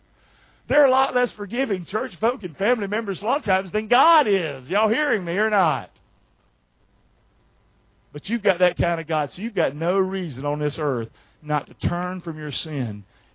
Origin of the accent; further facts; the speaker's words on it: the South, United States; I'm from the South. We go, we're going to hug your neck.